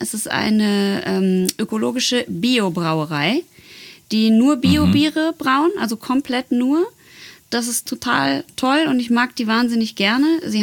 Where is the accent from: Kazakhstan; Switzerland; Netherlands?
Netherlands; German is a second language; Ich habe das in die Schule gelernt, weil ich komme ja aus Holland.